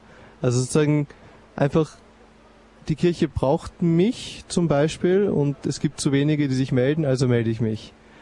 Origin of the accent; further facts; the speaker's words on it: Vienna, Austria; ich bin jetzt 30 Jahre alt, ich bin gebürtiger Wiener aus dem 3. Bezirk